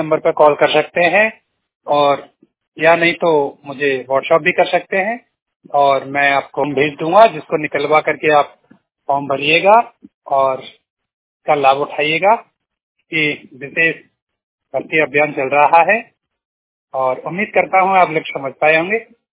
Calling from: Gwalior, Madhya Pradesh, India; पूर्ण रूप से दृष्टि बाधित मध्य प्रदेश के ग्वालियर जिले से बात कर रहा हूँ।

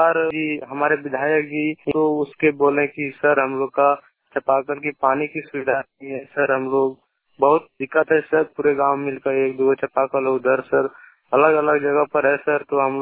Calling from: Kushwar, Jharkhand, India; मैं गिरिडीह जिला से बोल रहा हूँ, देवरी प्रखंड से। मेरा गांव का नाम है कुशवर।

